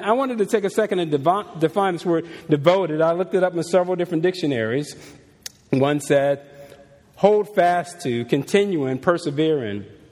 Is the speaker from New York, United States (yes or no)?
no; Los Angeles, California, United States; I'm from Los Angeles.